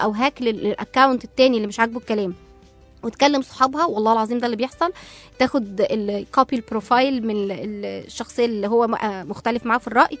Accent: Egypt; احنا كمصريين طول عمرنا عارفين ان احنا يعني التوب

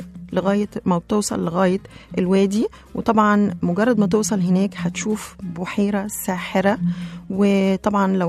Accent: Egypt; أتمنى أن احنا نتعرف على كل المعالم السياحية الموجودة عندنا في مصر

